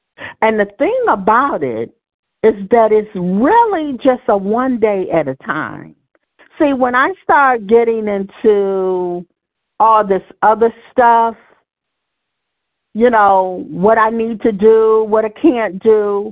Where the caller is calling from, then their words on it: Michigan, United States; from Michigan.